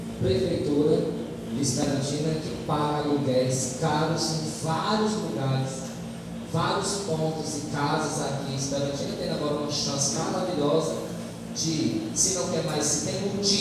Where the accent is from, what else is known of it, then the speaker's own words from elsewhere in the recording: Piauí, Brazil; born there; now in Esperantina, Brazil; A minha cidade, onde eu nasci, tem prédio próprios há anos.